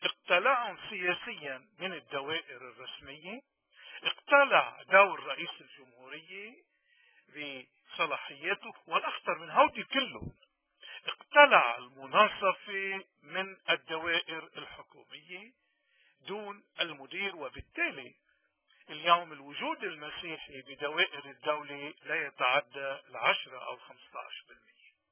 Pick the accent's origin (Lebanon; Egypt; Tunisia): Lebanon; واللي ورطنا كلبنانيين فيها